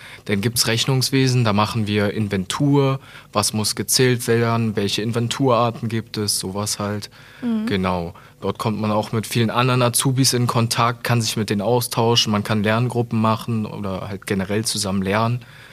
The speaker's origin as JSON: {"language": "German", "town": "Hürth", "region": "North Rhine-Westphalia", "country": "Germany", "said": "ich komme aus Hürth-Efferen"}